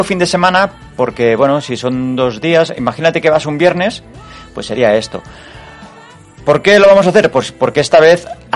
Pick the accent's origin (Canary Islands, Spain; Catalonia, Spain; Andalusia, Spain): Catalonia, Spain; Mataró; Teniendo en cuenta que yo digo Barcelona, somos de Mataró, o sea, ya tenemos que coger un tren para ir a Barcelona.